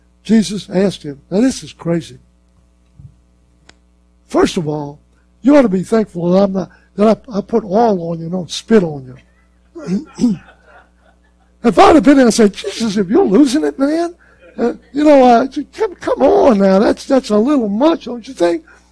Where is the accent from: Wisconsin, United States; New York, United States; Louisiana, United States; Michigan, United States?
Louisiana, United States; No, nothing disparaging about my state. This is my home state. I'm back here.